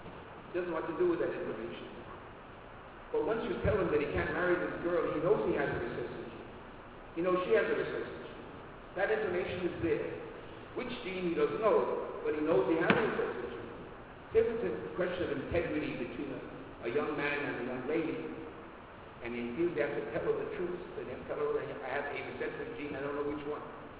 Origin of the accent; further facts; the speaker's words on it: United States; I like to boast that I'm a real Yankee, I'm an American.